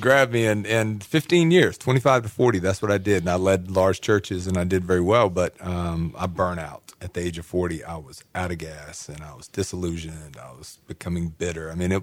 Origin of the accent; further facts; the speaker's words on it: Atlanta, Georgia, United States; I'm from Atlanta. And, you know, I mean, that's the heart of the civil rights movement.